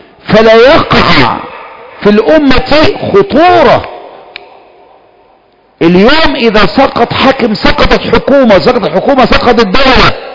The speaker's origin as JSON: {"language": "Arabic", "country": "Egypt", "said": "عندنا في مصر"}